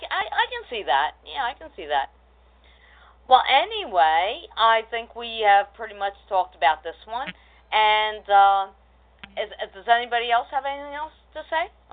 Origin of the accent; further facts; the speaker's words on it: Philadelphia, Pennsylvania, United States; I mean, I'm from Philadelphia, so, you know, I don't give up on my Phillies.